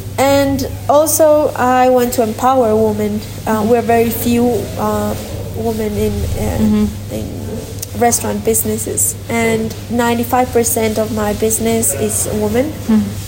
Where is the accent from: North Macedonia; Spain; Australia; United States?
Spain; English is a second language; now in Bolivia; I came from Spain to Bolivia to open a restaurant. It was my dream, you know.